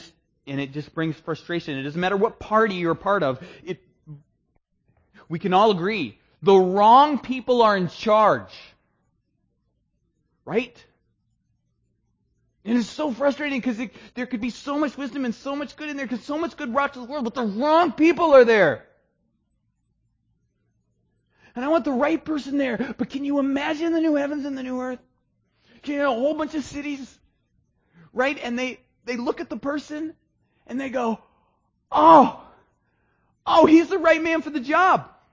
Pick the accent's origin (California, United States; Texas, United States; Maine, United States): Maine, United States; I'm from Maine. We like the pilgrims.